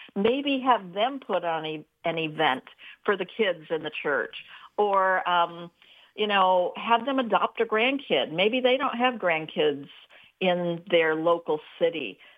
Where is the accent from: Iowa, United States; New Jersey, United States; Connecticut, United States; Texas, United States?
Iowa, United States; I'm actually from Iowa.